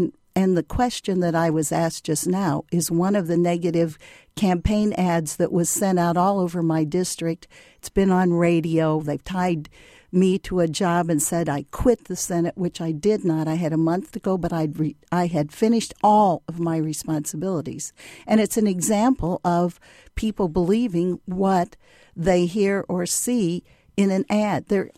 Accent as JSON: {"language": "English", "town": "Winnemac", "region": "Indiana", "country": "United States", "tie": "born or raised there", "said": "I grew up in Winnemac, Indiana, and was surrounded by a culture of the Potawatomi Indians, and the town was named after Chief Winnemac."}